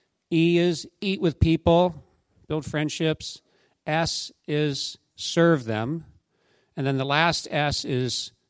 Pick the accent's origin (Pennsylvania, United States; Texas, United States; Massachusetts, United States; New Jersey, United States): Pennsylvania, United States; I grew up in Pennsylvania.